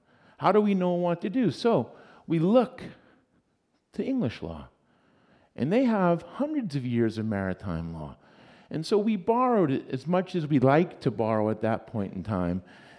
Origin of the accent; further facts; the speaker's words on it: New York, United States; a New York guy with an office in New York and Houston.